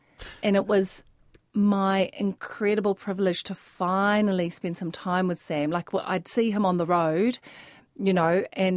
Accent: Avondale, Auckland, New Zealand; attachment to our old villa that we grew up in Avondale.

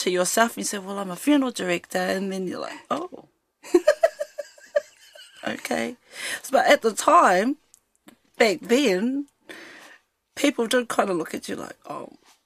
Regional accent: Kaitaia, Northland, New Zealand; Almost. I'm from Kaitaia, but my father is from Whangape, just across the harbour.

